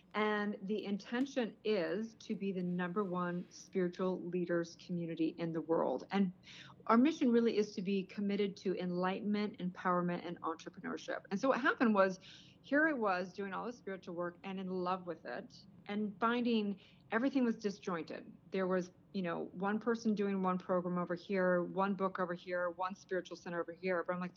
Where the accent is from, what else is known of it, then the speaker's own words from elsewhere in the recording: Santa Barbara, California, United States; So I'm originally from Santa Barbara. Sounds glamorous, but I actually grew up in kind of almost a pseudo hippie commune in the hills.